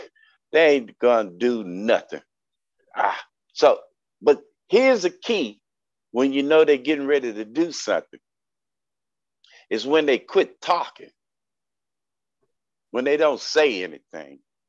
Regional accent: Texas, United States; also born or lived in Houston; I'm from South Texas, a little town in South Texas, about 100 miles from the border. And I moved to Houston

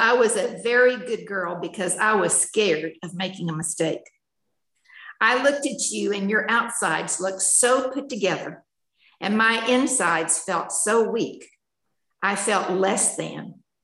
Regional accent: San Antonio, Texas, United States; also born or lived in Midland, Texas; I was born in Midland, Texas. Shortly after I was born, we moved to San Antonio, and that's where I grew up.

